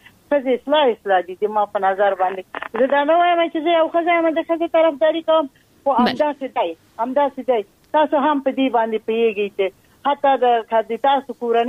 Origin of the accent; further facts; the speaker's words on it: Afghanistan; مونږ افغانان یو دی افغانی په رسم و رواج باندې باید خپل حیثیت او ساتي.